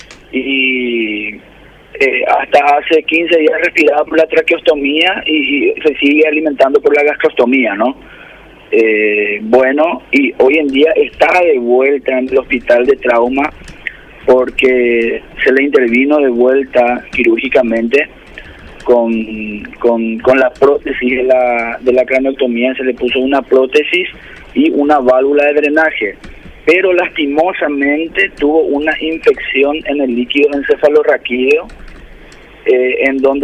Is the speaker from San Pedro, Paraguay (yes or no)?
no; Loma Plata, Boquerón, Paraguay; Nosotros somos oriundos del Chaco, zona Loma Plata específicamente